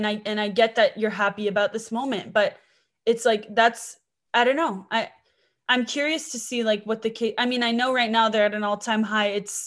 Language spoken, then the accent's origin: English; California, United States; now in France; And we never look like I'm from California where guys wear the same joggers and Vans and like low rise socks every day.